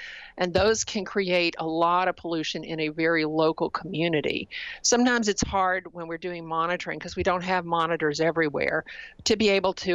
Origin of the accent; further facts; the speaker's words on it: Tennessee, United States; three cities in my home state of Tennessee were on the 25 most polluted list.